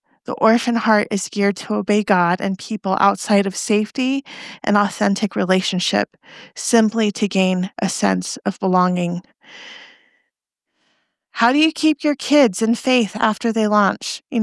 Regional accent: Phoenix, Arizona, United States; I'm from Phoenix. We have about 100,000 Jewish people in Phoenix.

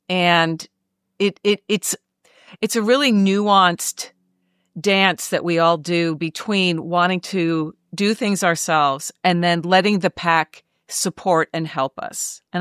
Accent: United States; Many of us, listen, we grew up in America where individualism is prized, where we are taught you can figure it out, right?

